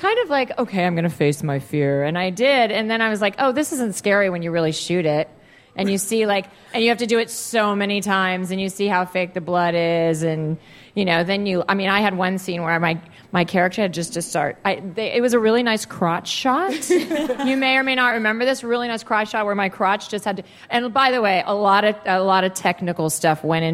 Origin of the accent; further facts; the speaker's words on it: Virginia, United States; Because I grew up in Virginia. Like, the haunted houses were so scary and, like, really out in the middle of the woods